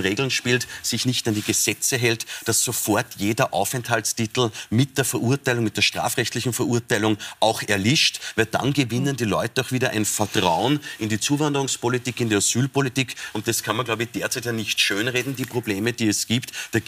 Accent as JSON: {"language": "German", "country": "Austria"}